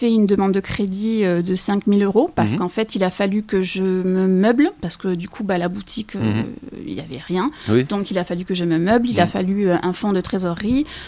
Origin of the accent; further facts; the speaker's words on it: Monein, Nouvelle-Aquitaine, France; Donc, je viens de Monin, une petite ville à côté de Pau.